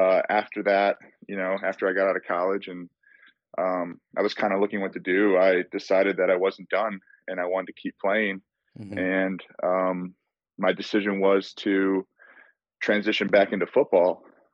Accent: Chicago, Illinois, United States; So I'm from Chicago.

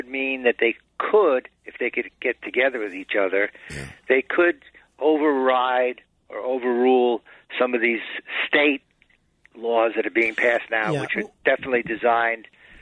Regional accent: Tuckahoe, New York, United States; And by the way, I'm from Tuckahoe, so I'm pretty close to White Plains.

